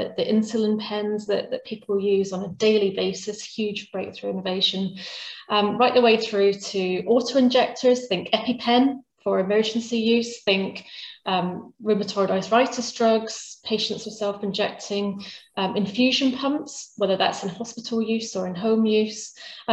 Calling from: East of England, United Kingdom; So I'm just north of Cambridge today.

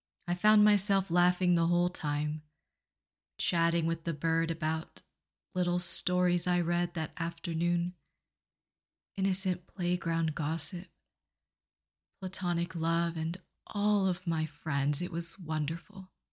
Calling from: Blacksburg, Virginia, United States; I'm speaking from Blacksburg, Virginia.

